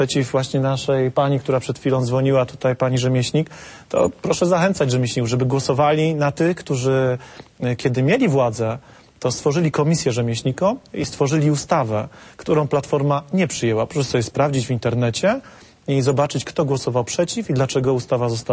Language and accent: Polish; Silesian Voivodeship, Poland; Jesteśmy ze Śląska Górnego i chcę powiedzieć...